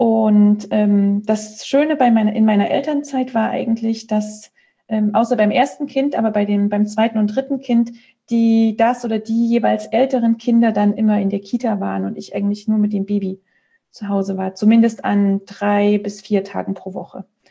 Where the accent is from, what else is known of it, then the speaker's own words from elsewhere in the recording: Germany; moved away; Ich kenne das, also wie man vielleicht hört, ich komme aus Deutschland, aber ich habe eben noch viele oder Freunde und Verwandte natürlich in Deutschland